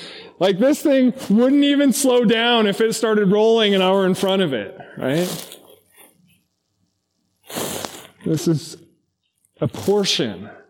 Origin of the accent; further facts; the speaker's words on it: Arizona, United States; I grew up in Arizona